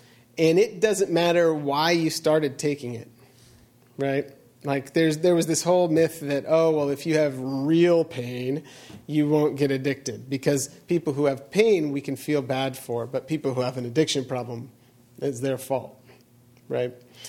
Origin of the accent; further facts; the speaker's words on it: Coffeyville, Kansas, United States; Let's say Anna lived in a different town let's say Indiana, my hometown, Coffeyville, Kansas. And she didn't have, in the early 2000s, there was no heroin in my hometown, none.